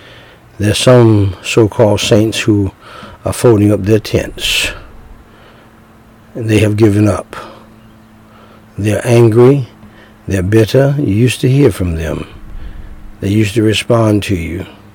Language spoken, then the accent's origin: English; United States; born there; I thank God I was born in America.